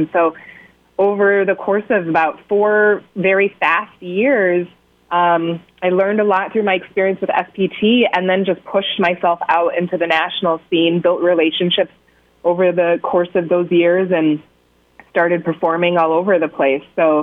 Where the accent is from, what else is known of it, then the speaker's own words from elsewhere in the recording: Cameroon; also born or lived in Springville, Iowa, United States; because I was American and biracial, I was seen as white. So I grew up in Cameroon thinking I was white and we were wealthy. Moved to Springville, Iowa